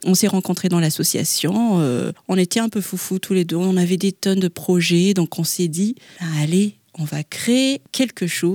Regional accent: Antananarivo, Analamanga, Madagascar; Alors, je viens de Madagascar, de la capitale, Antananarivo.

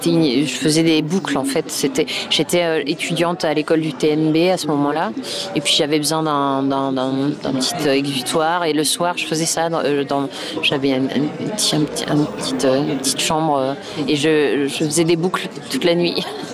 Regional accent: France; J'en ai 38. C'est un homme, je suis une femme. Il est anglais, je suis française.

